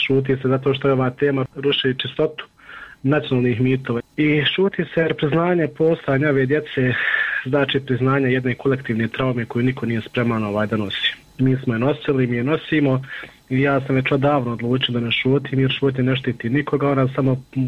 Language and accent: Bosnian; Bosnia & Herzegovina; ako smo imali lične karte kod nas u Bosni